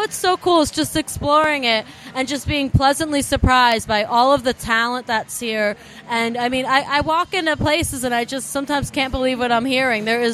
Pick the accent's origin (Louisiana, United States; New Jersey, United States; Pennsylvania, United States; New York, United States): New York, United States; Woodstock; Yeah, I'm originally from Woodstock, New York, so I kind of grew up in a real musical town, the Hudson Valley.